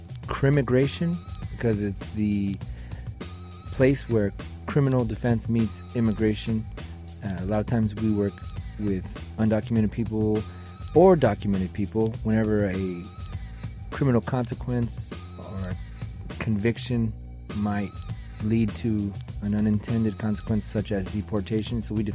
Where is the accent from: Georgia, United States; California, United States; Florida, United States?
California, United States; which I could identify with because I was from California. I have Latin roots.